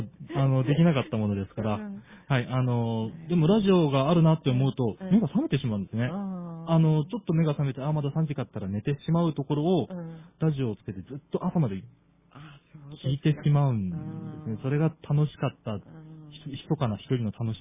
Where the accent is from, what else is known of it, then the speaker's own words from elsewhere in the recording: Hokkaido, Japan; やっぱり北海道で生まれてもう3代4代になりますけれども、